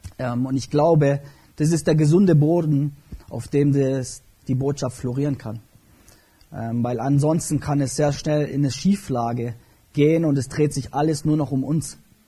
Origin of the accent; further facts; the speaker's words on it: Kirchheim, Germany; davor waren wir bei den Baptisten, bin dort groß geworden in Kirchheim, beim Günther.